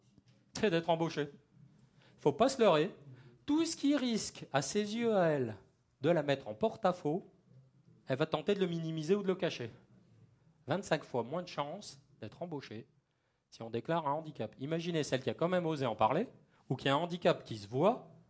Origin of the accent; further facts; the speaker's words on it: Grand Est, France; Je suis alsacien d'origine